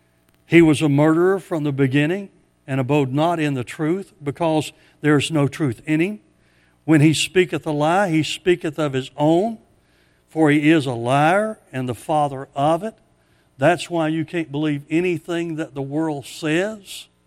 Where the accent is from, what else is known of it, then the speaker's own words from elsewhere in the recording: Memphis, Tennessee, United States; But then I'm from a different part of the country than she is. I'm from Memphis and she's from Orlando. Big difference.